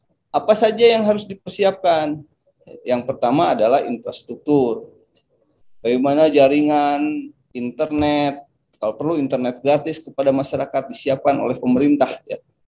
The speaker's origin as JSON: {"language": "Indonesian", "region": "West Java", "country": "Indonesia", "said": "saya juga orang Kabupaten Bandung. Bekerja di Kota Bandung"}